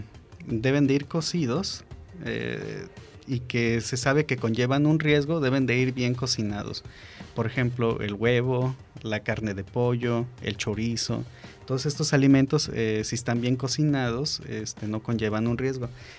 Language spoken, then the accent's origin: Spanish; Mexico; la imagen de nosotros como mujalicienses y como mexicanos